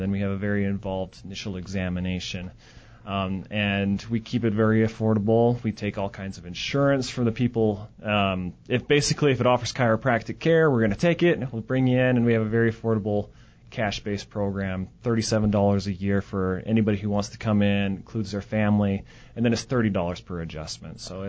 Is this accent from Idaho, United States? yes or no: yes; Idaho, United States; also born or lived in Montana, United States; We were in Montana, and then I grew up in Idaho.